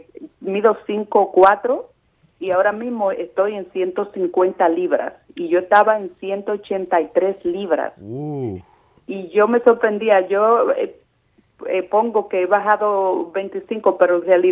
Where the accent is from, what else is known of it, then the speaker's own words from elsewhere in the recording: Bonao, Monseñor Nouel, Dominican Republic; born there; Mi papi es del sur, mi papi es de Baní, mi mami es de Río de San Baní. Juan, y se conocieron en la capital y yo nací en Bonao.